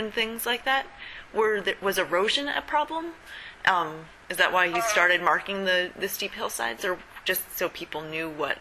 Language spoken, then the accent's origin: English; Orono, Maine, United States; also born or lived in Portland; I'm from Orono, but I lived a while in Portland.